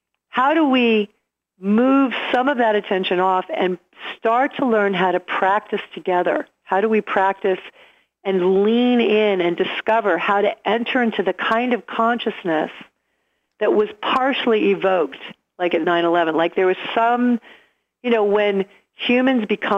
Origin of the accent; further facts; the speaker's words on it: New York, United States; I'm from New York, and I know that when 9/11 happened, for a day or two in Manhattan, nobody was honking horns